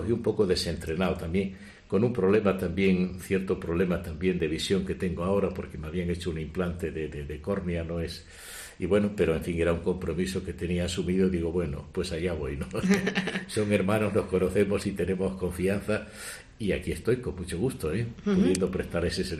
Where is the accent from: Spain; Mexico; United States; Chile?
Spain; Malpartida de Plasencia, Extremadura; y coadjutor segundo de Malpartida, de mi pueblo, ¿no?